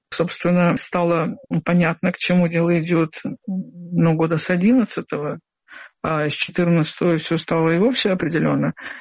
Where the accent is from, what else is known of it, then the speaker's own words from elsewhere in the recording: Saint Petersburg, Russia; moved away; also born or lived in Moscow; Я из Петербурга уехала давно и жила в Москве.